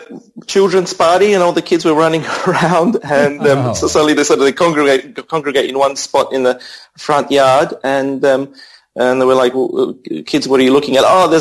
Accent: Australia; from Australia, but I'm Polish-Australian, I guess, just to explain my strange accent, yeah.

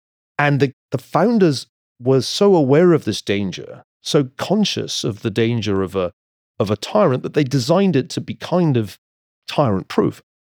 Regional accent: United States; but I'm an American having an argument with the vice president.

